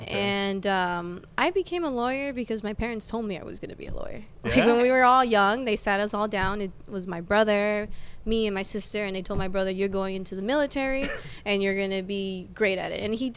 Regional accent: Cicero, Illinois, United States; also born or lived in Chicago; Correct. I was born in Chicago. After I was born, my parents moved us to Cicero. Okay. They raised three kids there. We had my abuela in there. We had my tios in there. You know, typical Latino household, right?

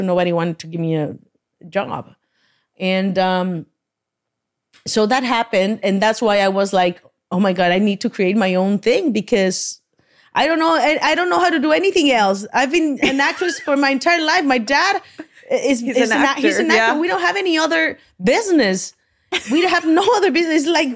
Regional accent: Mexico; I grew up in Mexico and they say, and I say, Mis Cholas.

